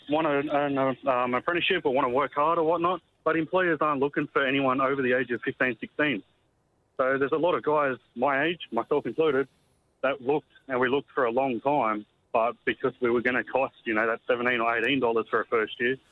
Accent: Gold Coast, Queensland, Australia; like I'm from the Gold Coast, I'm just working in Redcliffe today

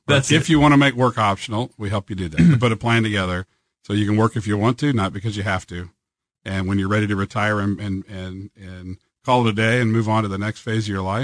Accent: Cape Girardeau, Missouri, United States; I grew up in Cape Girardeau

